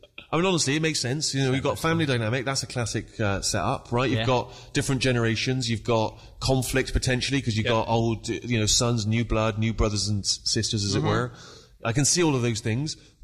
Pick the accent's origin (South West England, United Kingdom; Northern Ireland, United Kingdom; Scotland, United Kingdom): South West England, United Kingdom; Bristol; You thought you'd try and win me over by basing it in my hometown.